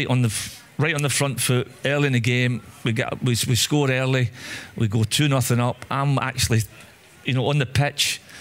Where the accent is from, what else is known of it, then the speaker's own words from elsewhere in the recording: United Kingdom; As a British player, I would have chosen to play in the FA Cup.